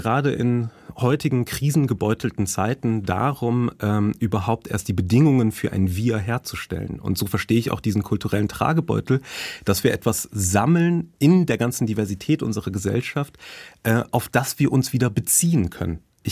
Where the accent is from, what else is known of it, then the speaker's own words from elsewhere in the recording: North Rhine-Westphalia, Germany; born there; als gebürtiger NRWler